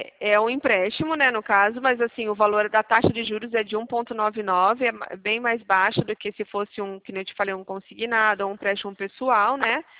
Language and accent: Portuguese; Avaré, São Paulo, Brazil; Verdade, sou de Avaré. Mas eu não moro, a gente trabalha numa central, mas eu não moro mais aí. Mas eu sou daí.